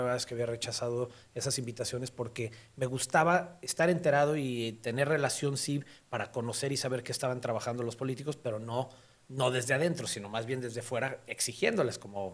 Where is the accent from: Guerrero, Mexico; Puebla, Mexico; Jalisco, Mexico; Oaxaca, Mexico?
Jalisco, Mexico; Guadalajara; also born or lived in Mexico City; Yo soy de aquí de Guadalajara, de toda la vida, aunque nací en la Ciudad de México. Prácticamente viví un año allá, mi papá es de la Ciudad de México, mi mamá es de aquí de Guadalajara. Me vine al año